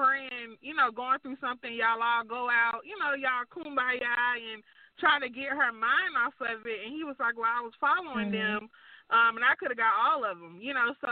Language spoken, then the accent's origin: English; Atlanta, Georgia, United States; because I'm from Atlanta. So it was in Atlanta.